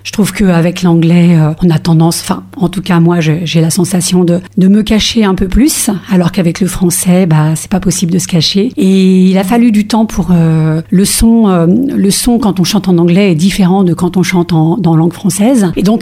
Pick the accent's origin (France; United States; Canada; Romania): France; Le Havre, Normandy; quand j'étais au Havre, hein, puisque je suis originaire du Havre.